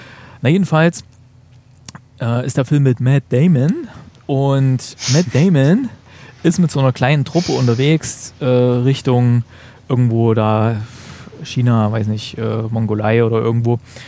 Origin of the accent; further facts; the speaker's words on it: East Germany, Germany; Damit kenne ich mich ja aus, ich komme ja aus dem Osten.